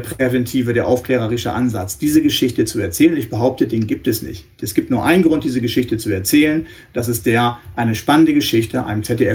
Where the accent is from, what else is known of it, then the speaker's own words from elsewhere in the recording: Northwest Germany, Germany; ich komme aus dem Nordwesten Deutschlands